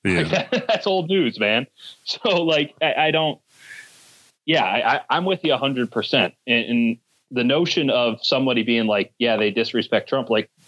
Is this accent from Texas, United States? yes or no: no; Chicago, Illinois, United States; Like, Obama means something to me as an American. He means something to me as a Chicagoan.